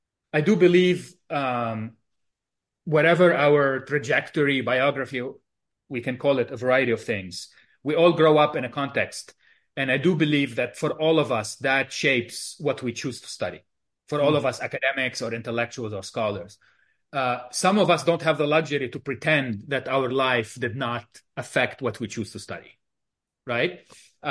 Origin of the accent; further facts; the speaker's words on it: Lebanon; growing up in Lebanon